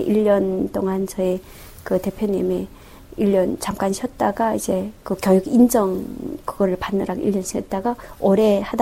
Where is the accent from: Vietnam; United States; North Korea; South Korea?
North Korea; 나도 북한 사람이지만